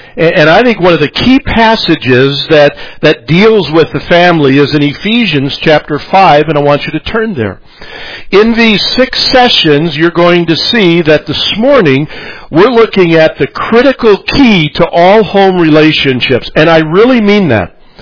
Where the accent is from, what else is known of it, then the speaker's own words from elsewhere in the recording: Chicago, Illinois, United States; My wife's name is Sue. I'm from Chicago. She's from St. Louis.